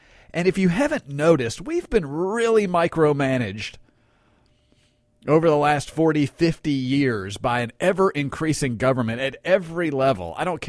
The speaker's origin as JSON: {"language": "English", "town": "Long Island", "region": "New York", "country": "United States", "tie": "born there", "said": "My family spent a good amount of time in New York. I was born in Long Island."}